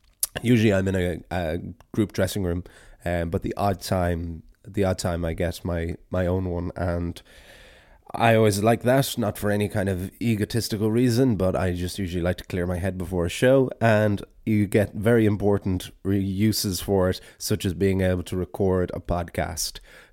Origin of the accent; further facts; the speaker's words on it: Ireland; never want to go too deep into it, because then I don't think it would be as appropriate for me as an Irish person and Irish storyteller to be diving in.